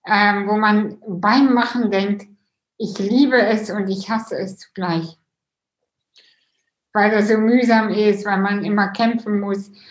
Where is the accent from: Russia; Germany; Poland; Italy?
Russia; Und ich bin ja selber auch Russin.